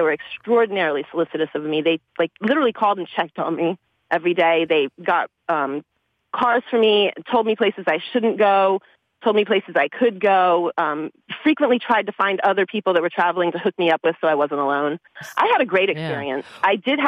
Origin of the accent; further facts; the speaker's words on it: United States; India was not really nice to me as an American when I first got there.